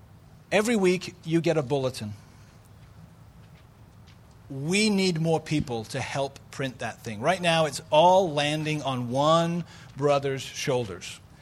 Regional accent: United Kingdom; I'm British. We're masters at sarcasm

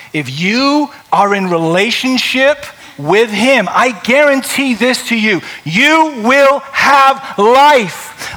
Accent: England, United Kingdom; born there; moved away; I was born in England, for those of you who don't know. So I left England in 1974

